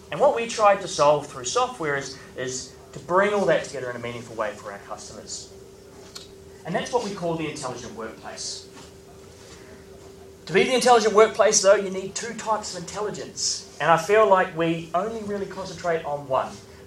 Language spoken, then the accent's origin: English; New Zealand; now in New York, United States; So I grew up in New Zealand. I now live in New York.